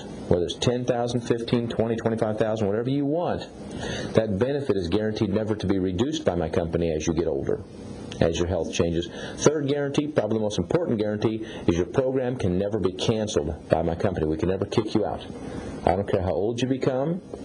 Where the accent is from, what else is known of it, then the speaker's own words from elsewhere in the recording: Hays, Kansas, United States; I was raised in the funeral business. I grew up in a funeral home. I grew up in Hays, Kansas.